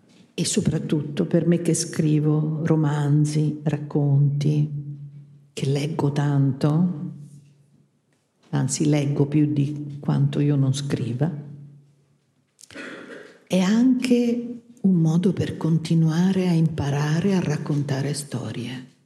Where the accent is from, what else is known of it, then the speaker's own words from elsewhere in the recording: Rome, Lazio, Italy; perché io romana là su in cima non ci sono mai arrivata